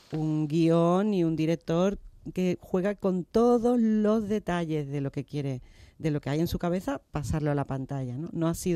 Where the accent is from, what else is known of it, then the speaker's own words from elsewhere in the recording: Utrera, Andalusia, Spain; Este es el potaje gitano de Utrera, de mi tierra. Es el que cocinaba mi madre en el polígono del Tinte, en el barrio en el que yo me crié.